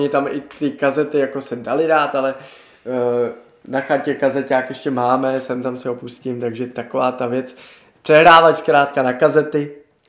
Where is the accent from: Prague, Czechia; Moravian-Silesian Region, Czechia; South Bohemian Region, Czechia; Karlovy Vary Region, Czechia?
Prague, Czechia; že jsem z Letný zejména